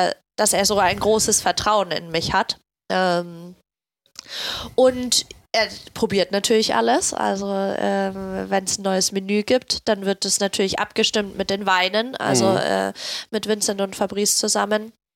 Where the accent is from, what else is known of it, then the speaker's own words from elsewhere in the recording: Nuremberg, Bavaria, Germany; Ja, ich komme aus Franken. Ich komme aus Nürnberg.